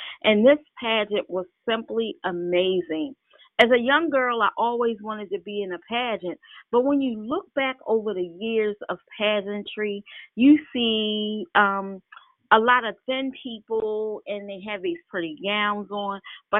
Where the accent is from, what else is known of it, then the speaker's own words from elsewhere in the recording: Baltimore, Maryland, United States; born and raised in Baltimore and going to University of Maryland.